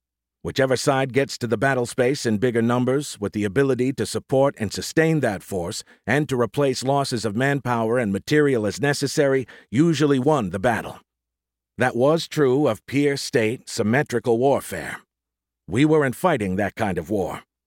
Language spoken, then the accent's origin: English; United States; Yes, as an American, I did not like learning that our victory in the Revolutionary War was not entirely due to the courage of the Minutemen